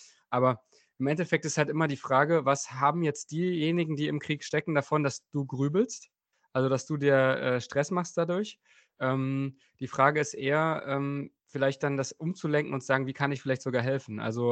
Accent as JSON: {"language": "German", "town": "Bernburg", "region": "Saxony-Anhalt", "country": "Germany", "tie": "born or raised there", "said": "Und der Ruderverein in meiner Heimatstadt Bernburg war direkt neben dem Fußballverein."}